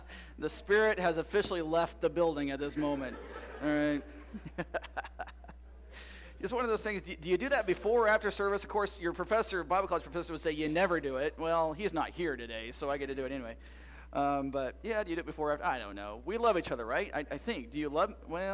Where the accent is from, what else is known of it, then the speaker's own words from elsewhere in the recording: Iowa, United States; Well, I am from Iowa, as many of you know.